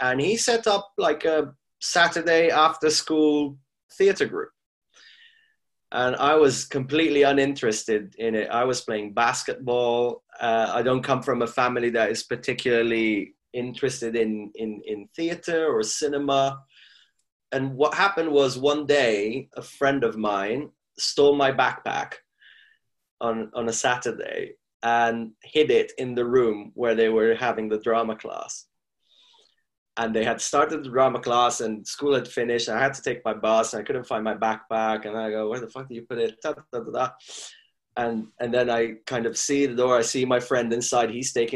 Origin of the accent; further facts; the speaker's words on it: Milan, Lombardy, Italy; also born or lived in Kuwait / Cairo, Egypt; I was born 1978 in Milan. And then soon after, we moved to Kuwait, because that's where my dad's family was. And we stayed there for a few years until I was five.